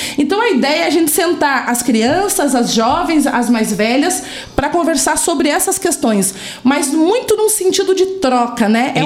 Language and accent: Portuguese; Boqueirão Velho, Rio Grande do Sul, Brazil; Eu, a partir do Boqueirão Velho.